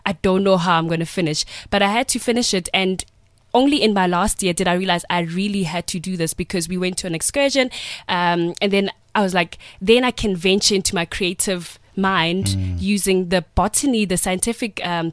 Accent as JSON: {"language": "English", "town": "Kagiso", "region": "Gauteng", "country": "South Africa", "tie": "born or raised there", "said": "So I grew up in Kagiso, the west rand of Johannesburg. And from that point, when I did my high school, matriculated in 2008."}